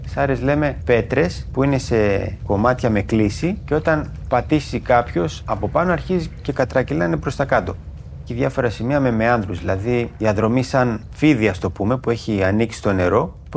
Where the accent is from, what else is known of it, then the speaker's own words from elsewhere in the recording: Greece; now in France; Εγώ έφυγα από εδώ, από Κρήτη, με αεροπλάνο και συνεχίσαμε ταξίδι νότια, 15 Δεκέμβρη 2009. Άλλη νοοτροπία, άλλη κουλτούρα. Για μας τους Έλληνες δεν το συναντάς εύκολα.